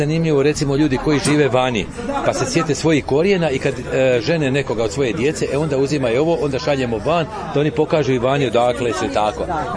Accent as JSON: {"language": "Croatian", "town": "Nova Gradiška", "region": "Brod-Posavina County", "country": "Croatia", "said": "A pošto je kod nas u Novoj Gradiški postao jedan medičar."}